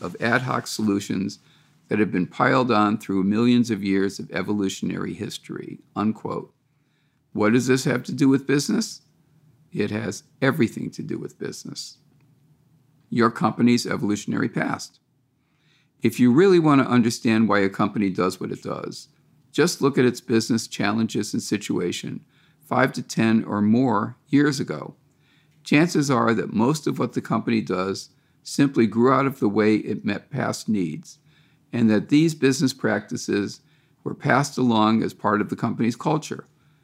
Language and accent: English; Massachusetts, United States; also born or lived in Connecticut; I was brought up in Western Massachusetts and Connecticut, and my parents and grandparents were from Providence and Hartford